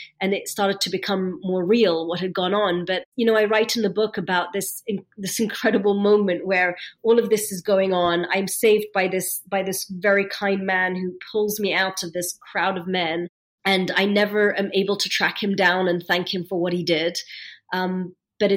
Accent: Egypt; what I witnessed as a child growing up in Egypt.

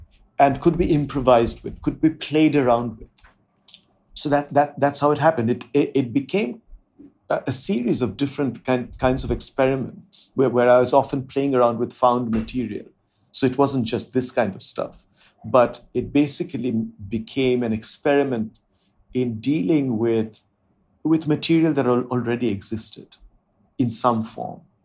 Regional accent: India; first language Bengali; English is a second language; The Indian languages that I spoke were my mother tongue, Bengali and Hindi.

